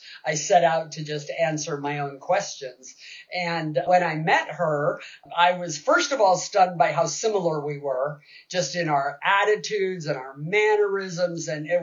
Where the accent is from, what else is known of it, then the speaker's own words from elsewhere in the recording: Seattle, Washington, United States; I was raised in Seattle by her brother, who was passing as white.